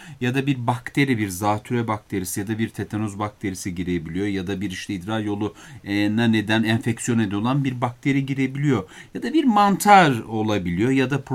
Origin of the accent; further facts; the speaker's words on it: Beypazarı, Ankara, Turkey; ben Beypazarlıyım, Ankara Beypazarı